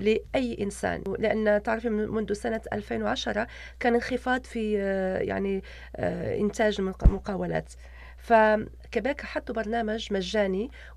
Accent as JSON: {"language": "Arabic", "country": "Morocco", "said": "انا عربيه، انا مسلمه، انا من المغرب"}